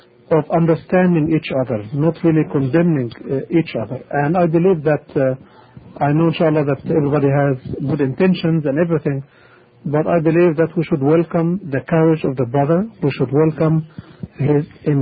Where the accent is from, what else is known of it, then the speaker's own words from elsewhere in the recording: United States; I'm an American brother who never been Iranian